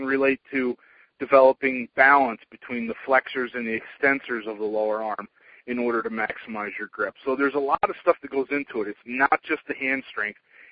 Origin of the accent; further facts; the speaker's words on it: Pennsylvania, United States; I'm from Pennsylvania